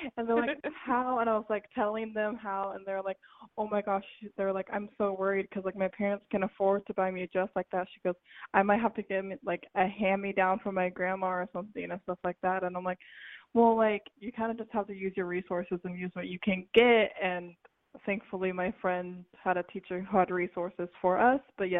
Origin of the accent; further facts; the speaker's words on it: Chicago, Illinois, United States; Well, I'm from Lincoln Square